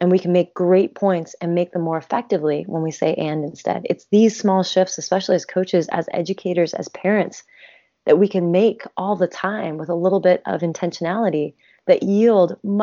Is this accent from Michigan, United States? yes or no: no; Pennsylvania, United States; I grew up partially on the East Coast, and I was 9 living in Pennsylvania